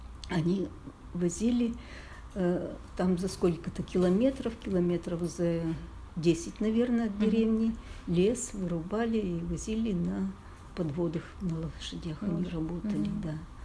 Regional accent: Aleksandrovka, Udmurtia, Russia; Удмуртская ССР, Граховский район, деревня Александровка.

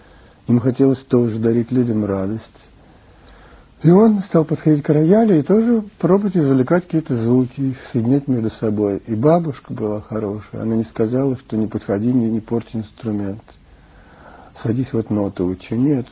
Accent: Far East, Russia; moved away as an adult; Я приехал с Дальнего Востока лет 18.

